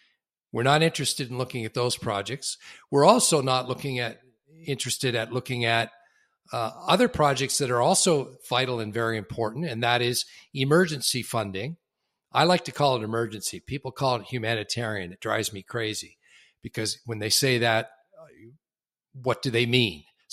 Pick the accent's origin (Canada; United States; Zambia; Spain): Canada; despite the fact that I'm Canadian